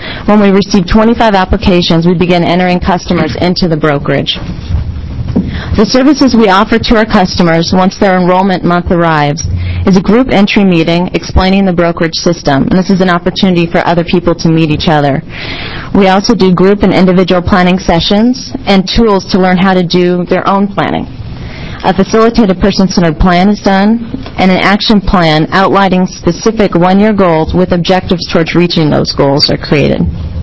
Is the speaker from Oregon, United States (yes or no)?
yes; Portland, Oregon, United States; I'm from Portland